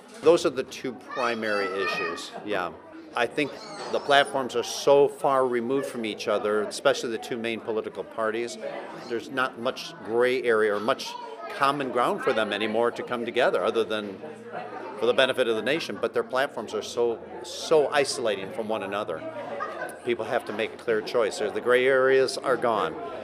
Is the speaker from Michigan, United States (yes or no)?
yes; Onsted, Michigan, United States; from Onsted, Michigan.